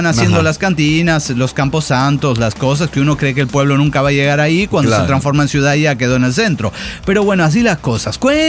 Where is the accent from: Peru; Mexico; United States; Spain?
Mexico; hay una historia de unos borrachitos de mi pueblo donde cuentan que uno de ellos... Estamos en México, ¿no?